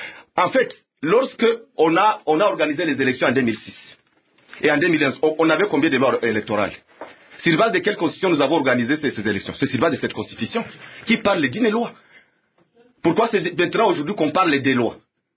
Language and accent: French; DR Congo; nous sommes tous des Congolais, les députés de l'opposition